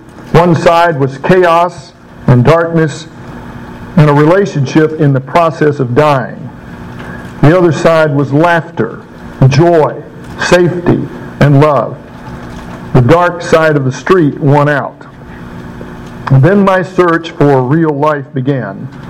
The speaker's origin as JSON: {"language": "English", "region": "Mississippi", "country": "United States", "tie": "born or raised there", "said": "The Delta begins in the foyer of the Peabody Hotel, going south to Mississippi, and I grew up in the Delta."}